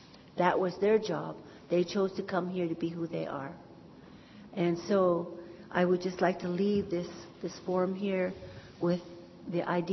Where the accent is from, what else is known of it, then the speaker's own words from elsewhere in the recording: Hoopa, California, United States; born there; I was born in 1951 in Hoopa on the reservation.